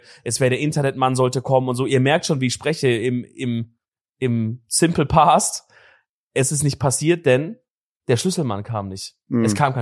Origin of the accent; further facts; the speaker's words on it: Baden-Württemberg, Germany; ich als Schwabe